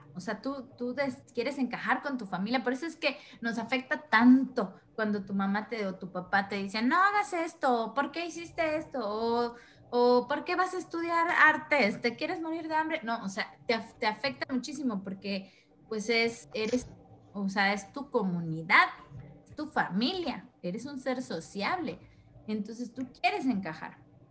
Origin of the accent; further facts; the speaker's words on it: Mexico; yo siento que como mexicanos, o sea, si nos están escuchando otros países, los mexicanos somos muy sensibles